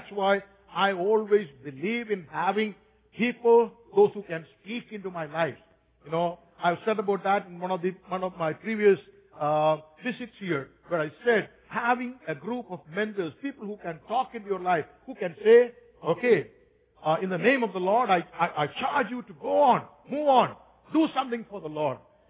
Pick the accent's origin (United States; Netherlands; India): India; Kerala; are you planning to sell your house and go back to your state in Kerala? That's my hometown.